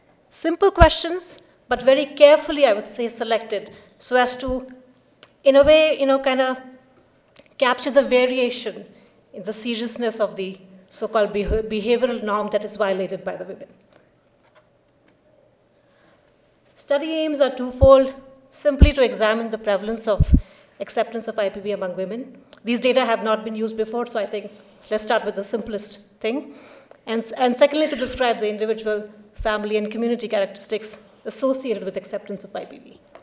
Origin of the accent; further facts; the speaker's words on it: India; English is a second language; But I am from India, it's very much a reality for a lot of women in India